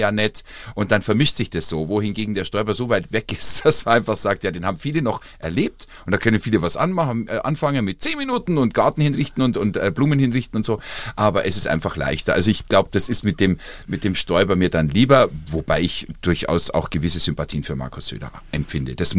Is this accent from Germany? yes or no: yes; Bavaria, Germany; born there; Und dann bin ich also mehr Franke, aber geboren in Oberbayern.